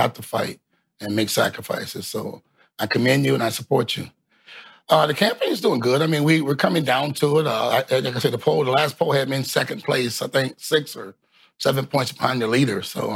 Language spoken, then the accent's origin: English; St. Petersburg, Florida, United States; I'm born here, born and raised in Midtown South St. Pete, one of the most impoverished areas in the whole county